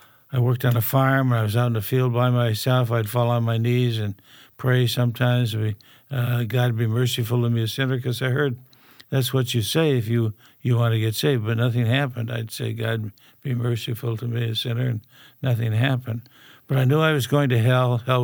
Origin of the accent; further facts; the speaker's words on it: Detroit, Michigan, United States; born there; I was born in the Detroit area, Detroit suburb, to a non-Christian family.